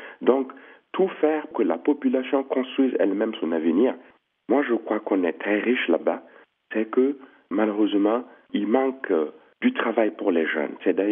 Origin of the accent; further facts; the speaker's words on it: Burkina Faso; moved away as an adult; il fallait quitter le village pour se rendre dans une ville qui est située à 20 km de mon village natal. Après cette formation scolaire, j'ai obtenu une petite bourse de l'État burkinabé